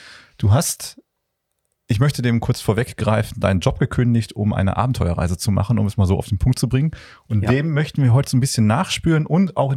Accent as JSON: {"language": "German", "country": "Germany", "said": "ich bin Deutscher."}